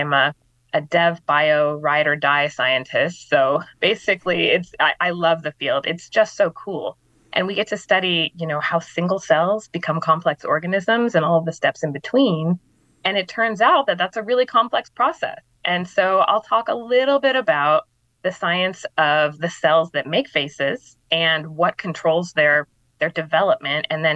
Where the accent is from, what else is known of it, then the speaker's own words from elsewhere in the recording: Santa Rosa, California, United States; So I am originally from Santa Rosa, California, which is about 60 miles west of here.